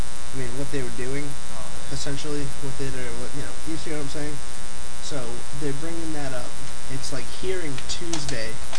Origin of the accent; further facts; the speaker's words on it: United States; I mean, if you're looking at it as an American and, you know, as an Olympian